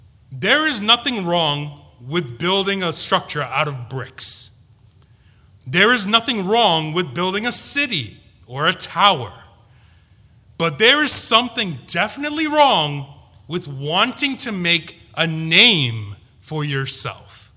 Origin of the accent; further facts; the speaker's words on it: Philadelphia, Pennsylvania, United States; accent: North Philadelphia Indian; I once, a long time ago, spoke about my North Philadelphia Indian accent. My accent alone can turn heads wherever I go.